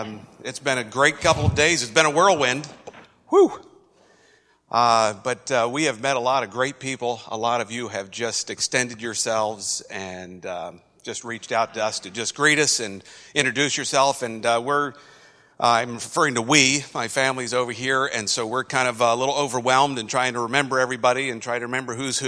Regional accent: Newport, New Hampshire, United States; born there; I was born in Newport, New Hampshire, and to a couple of godly parents who didn't believe they were going to be able to have children.

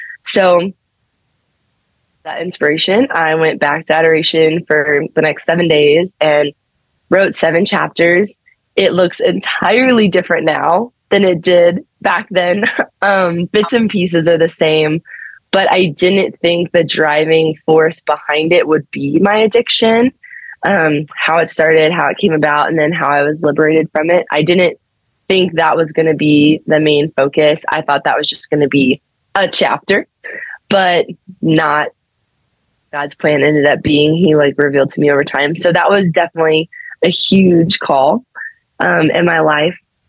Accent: Missouri, United States; I'm just in adoration in our small parish in Missouri, in my hometown, because that's where I'd ended up that year after college.

